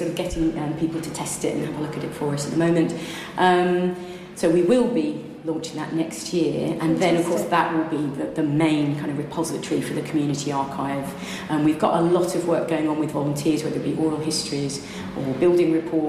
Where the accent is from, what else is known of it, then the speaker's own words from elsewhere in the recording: Cambridge, East of England, United Kingdom; born there; I was born in Cambridge in 1970.